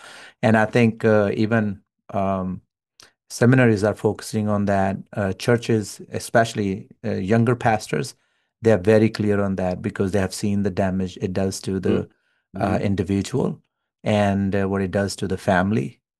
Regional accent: Pakistan; I'm from Pakistan.

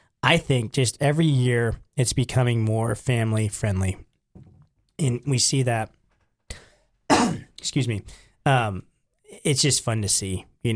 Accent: Dayton, Wyoming, United States; I grew up in the Tongue River Valley in Dayton

